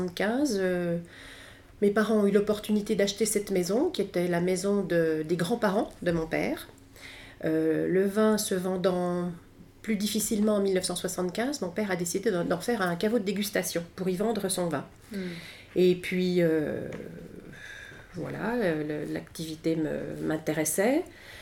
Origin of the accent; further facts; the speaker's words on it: Volnay, Bourgogne-Franche-Comté, France; also born or lived in Beaune; je suis née à Beaune, à l'Hôtel Dieu, le 15 mars 1959. Mes parents sont de Volnay, on est issus d'une famille de Volnésiens. Voilà, j'ai toujours vécu à Volnay depuis 60 ans.